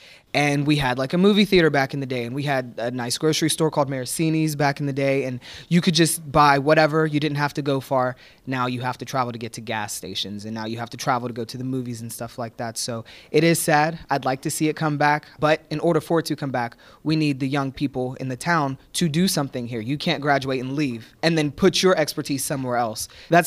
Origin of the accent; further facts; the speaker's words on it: Clairton, Pennsylvania, United States; I grew up here in Clairton. So K through 12, I went to school here. So I saw the city have a lot and then lose a lot.